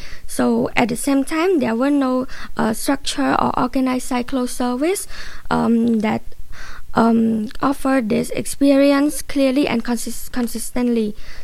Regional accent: Cambodia; and today we're going to introduce Dawil, and we are from Cambodia, and we started in Khmer Business School.

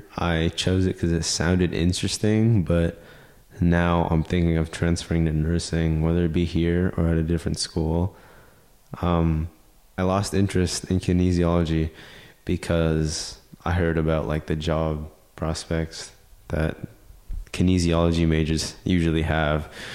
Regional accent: Pleasanton, California, United States; I'm from Pleasanton, California.

